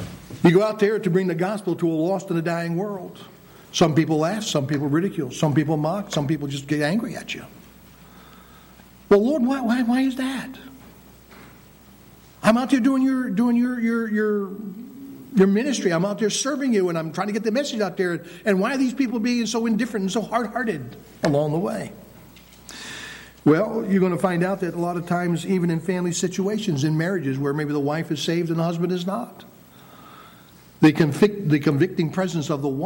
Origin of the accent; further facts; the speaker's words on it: Pennsylvania, United States; Growing up, some places where I grew up in Pennsylvania as a teenager, saw things